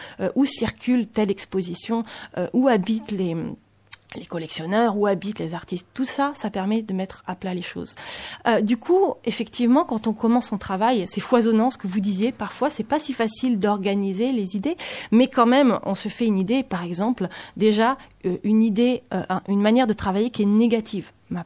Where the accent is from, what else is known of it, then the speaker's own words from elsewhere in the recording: France; je travaille à Paris, je suis française, je lis mieux et je comprends mieux le français, je comprends l'allemand, l'anglais, l'italien, l'espagnol, le portugais à peu près